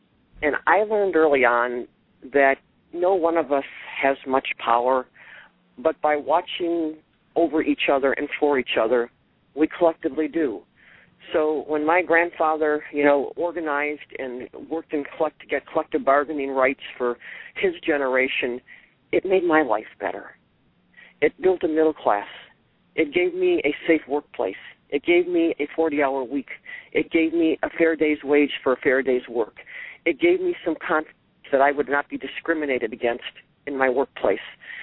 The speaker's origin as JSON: {"language": "English", "town": "Waukesha", "region": "Wisconsin", "country": "United States", "tie": "born or raised there", "also_born_or_lived": "Milwaukee / Big Bend", "said": "Now, I was born in Milwaukee and then grew up in Big Bend, which is a very small, wonderful place on the Fox River in southern Waukesha County. And then later on, we moved into the city of Waukesha, where I spent the rest of my years growing up."}